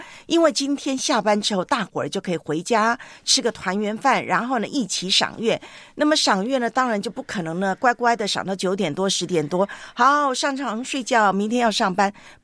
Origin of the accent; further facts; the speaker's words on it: Taiwan; 因为呢今天在我的老家台湾是放假。